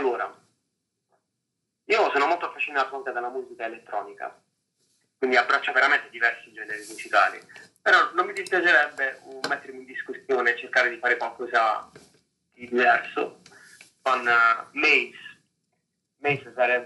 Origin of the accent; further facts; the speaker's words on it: Apulia, Italy; è un artista pugliese, è proprio dalle mie parti